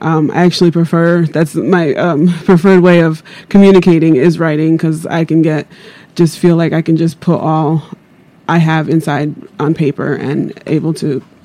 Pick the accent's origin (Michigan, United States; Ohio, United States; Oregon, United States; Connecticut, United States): Connecticut, United States; West Haven; also born or lived in Miami; No, I actually was born in Miami, Florida, but I grew up in West Haven, Connecticut. I started kindergarten in West Haven, Connecticut.